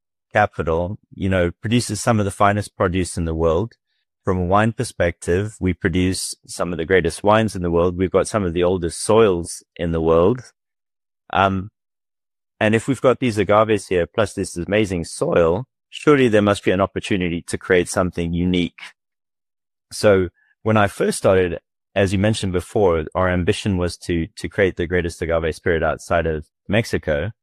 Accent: South Africa; also born or lived in Europe; now in United States; I grew up in South Africa, and I've spent the last 25 years in the US and Europe.

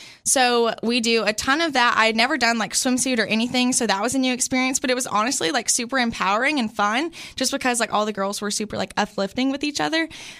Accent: Sparta, Tennessee, United States; So I grew up in the sweet little town of Sparta, Tennessee. So just like 30 minutes from here in Cookeville.

